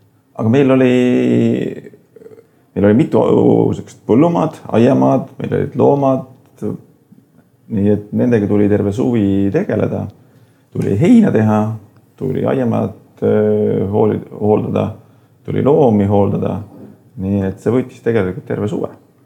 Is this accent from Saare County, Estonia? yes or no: yes; Saare County, Estonia; ma võib-olla olen ainuke saarlane, kes ei oska ujuda korralikult.